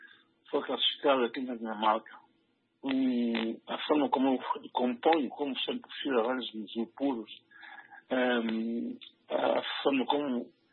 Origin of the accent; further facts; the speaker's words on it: Mozambique; sou paciente, e de Moçambique, concretamente, onde cresci, em Moçambique, onde nasci.